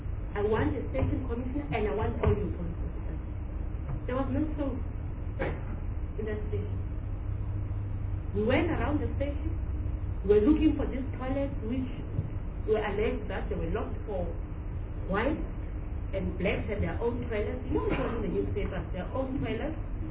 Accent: Cape Town, Western Cape, South Africa; I'm from Cape Town, Calabi

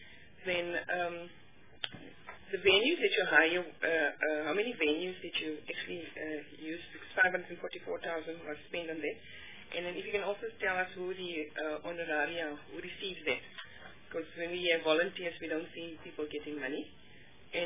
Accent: South Africa; born there; I was born in South Africa, and so I see myself as an African

